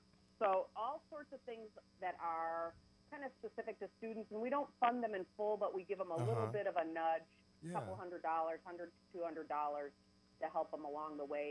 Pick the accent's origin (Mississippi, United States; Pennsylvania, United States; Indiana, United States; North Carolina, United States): Indiana, United States; Indianapolis; now in Washington, United States; I grew up in Indianapolis. I happen to live in Washington, but I want to see what's happening in Wayne Township, my old school Chapel Glen.